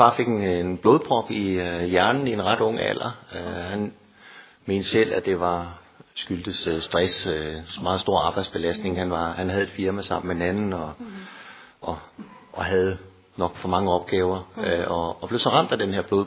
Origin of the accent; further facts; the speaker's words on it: Dragstrup, Capital Region of Denmark, Denmark; Vokset op i Nordsjælland, i en lille bygd, kan man troligt sige, der hedder Dragstrup, tæt ved Dronning Mølle, som eller Gille Leje.